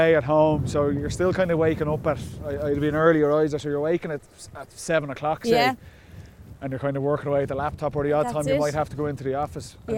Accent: Leinster, Ireland; So we're both from Castleknockley. Our families live around the corner from each other.

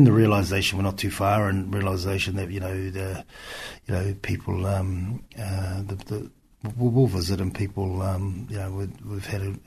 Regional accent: Auckland, New Zealand; we're born and bred in Auckland, and that will always be where, you know, the place that, that I suppose you say home.

